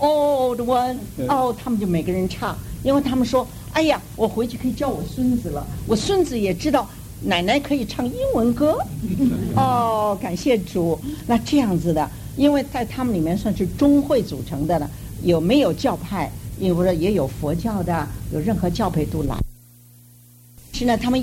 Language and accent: Chinese; São Paulo, Brazil; 我是从巴西圣保罗来的。在巴西圣保罗有一个台湾长老教会，他们里面有个颂年大学。我很荣幸的，我自己75岁